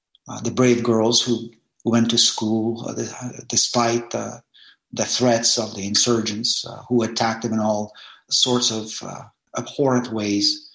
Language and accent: English; Afghanistan; I grew up in Afghanistan in an era that was, I think to most people's mind, is hard to believe. A peaceful Afghanistan where children could have a happy childhood.